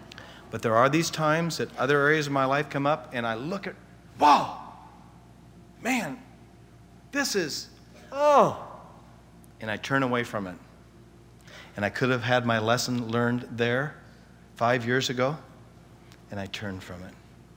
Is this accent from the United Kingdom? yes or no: yes; Scotland, United Kingdom; It's just in me being a Scotsman, I think.